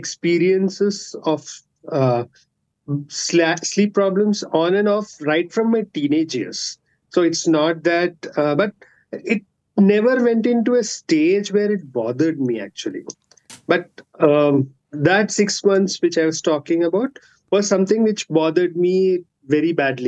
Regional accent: Hyderabad, Telangana, India; So as you said, I'm from Hyderabad

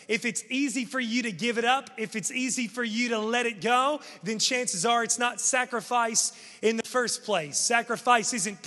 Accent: West Virginia, United States; I'm from West Virginia, and this is a normal Sunday afternoon for us.

